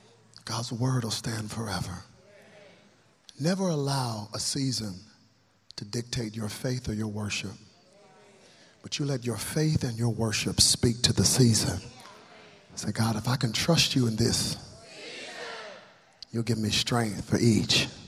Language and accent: English; Dallas, Texas, United States; But I am from Dallas, and we get triple-digit heat every day, 108, 103.